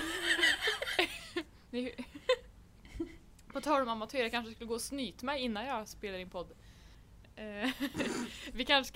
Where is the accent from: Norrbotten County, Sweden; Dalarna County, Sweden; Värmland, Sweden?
Värmland, Sweden; Ja, som du sa, vi är alltså från Värmland.